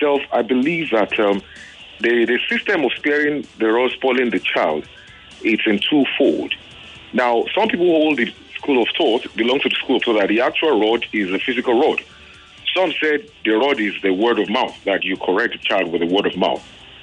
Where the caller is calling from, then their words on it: Ikorodu, Lagos, Nigeria; I'm calling from Ikorodu.